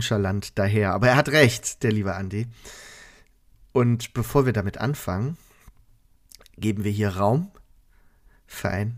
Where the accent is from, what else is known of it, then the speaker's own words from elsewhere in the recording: Bavaria, Germany; Wir kommen ja aus Bayern, da müssen wir so sprechen, ne?